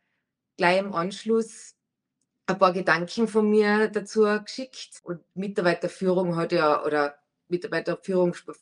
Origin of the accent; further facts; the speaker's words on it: Kirchberg in Tirol, Tyrol, Austria; Ich komme aus Kirchberg in Tirol. Bin 32 Jahre alt.